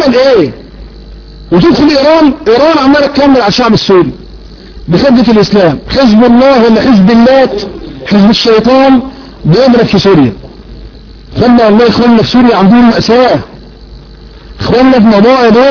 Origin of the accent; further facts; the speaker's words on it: Egypt; قصور البيوت المصريين احنا كمصريين اكلنا بتقالى في الزبالة